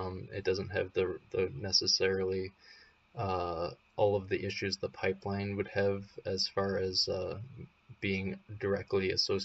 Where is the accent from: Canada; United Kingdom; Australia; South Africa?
Canada; also born or lived in United States; which I'm a Canadian as well, as you may know, but I'm also American